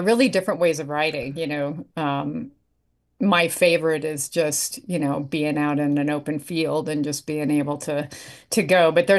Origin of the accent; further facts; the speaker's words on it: Wyoming, United States; Oh yeah, I grew up in Wyoming.